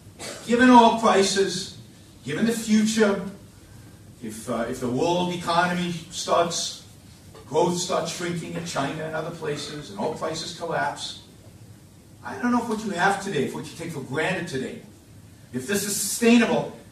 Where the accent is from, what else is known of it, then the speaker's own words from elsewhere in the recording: Israel; and I am Jewish, I grew up in Israel